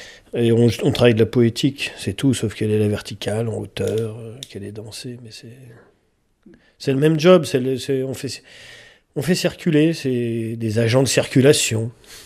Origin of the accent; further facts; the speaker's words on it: Auvergne-Rhône-Alpes, France; also born or lived in Lyon; je viens des Alpes, je suis né à Lyon, j'ai passé du temps à Lyon, mais je me considère avant tout comme alpin. Ça, c'est ma terre de cœur